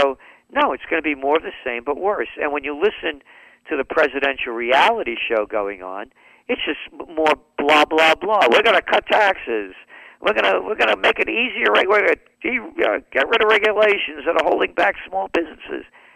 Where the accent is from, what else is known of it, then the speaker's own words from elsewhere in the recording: New York, United States; You know, I'm a New Yorker.